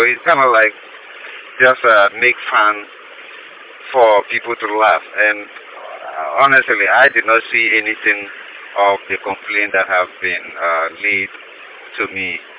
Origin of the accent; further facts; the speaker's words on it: Ghana; now in United States; I told him that I was from Ghana.